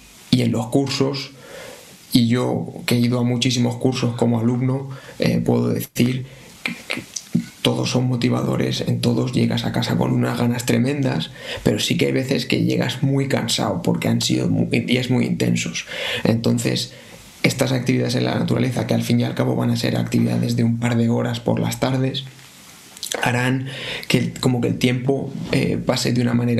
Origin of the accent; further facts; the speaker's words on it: Chelva, Valencian Community, Spain; cuando yo cansino toda mi vida con mi pueblo, con Chelva